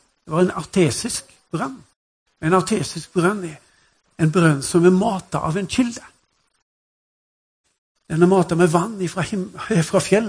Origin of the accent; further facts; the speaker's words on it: Western Norway, Norway; Jeg er jo vestlending, så vi er vokst opp med veldig restriktive holdninger til alkohol.